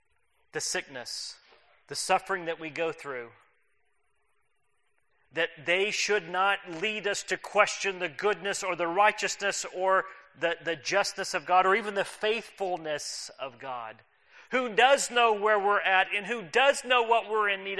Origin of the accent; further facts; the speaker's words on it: Texas, United States; I'm still learning all these Southernisms. I grew up in Texas, and I'm told that is not part of the South.